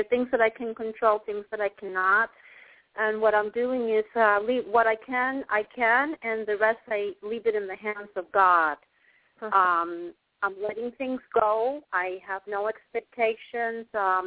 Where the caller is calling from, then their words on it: Florida, United States; I'm calling from Florida, and thank you for accepting my call.